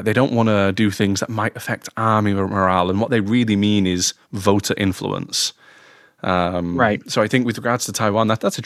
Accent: England, United Kingdom; but funnily enough, as an English person, I failed my English exam by like 3 points

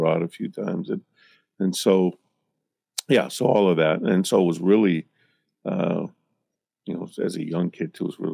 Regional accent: West Springfield, Massachusetts, United States; So I grew up in West Springfield.

